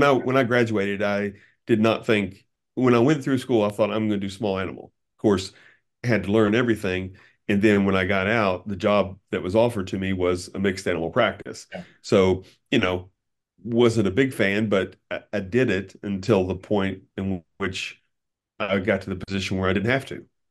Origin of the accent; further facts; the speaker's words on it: Maysville, Kentucky, United States; Yeah, so I grew up in Maysville, Kentucky.